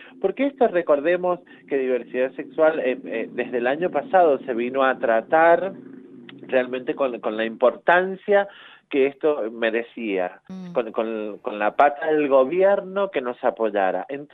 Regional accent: Mendoza, Argentina; estamos madurando como sociedad mendocina

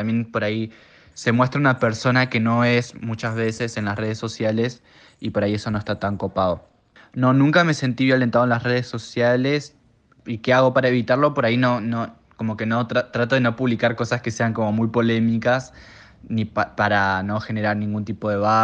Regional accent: Río Grande, Tierra del Fuego, Argentina; Bueno, hola … soy de Río Grande, Tierra del Fuego.

